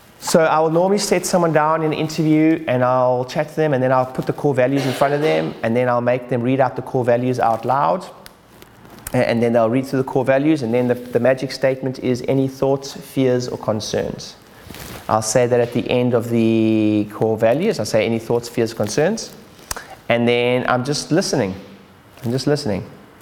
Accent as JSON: {"language": "English", "country": "South Africa", "also_born_or_lived": "United Kingdom", "said": "I'm British South African"}